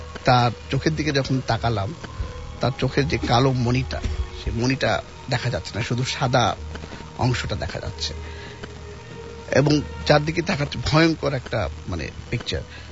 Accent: Dhaka, Dhaka Division, Bangladesh; এবং এটা মতিঝিল কলোনি, আমি যেখানে বড় হয়েছি।

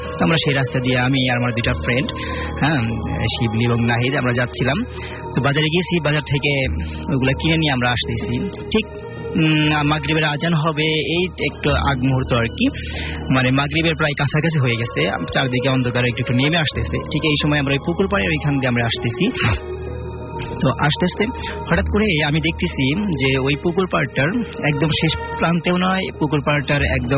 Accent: Sirajganj, Rajshahi Division, Bangladesh; now in Dhaka, Bangladesh; আমি আসছি মিরপুর 2 নম্বর থেকে, আমার হোম টাউন সিরাজগঞ্জ।

